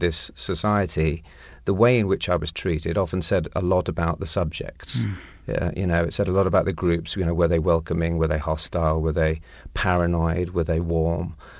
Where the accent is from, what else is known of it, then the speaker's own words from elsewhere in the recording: England, United Kingdom; it was as somebody from Indian parents growing up in England, I always felt a little bit like an outsider.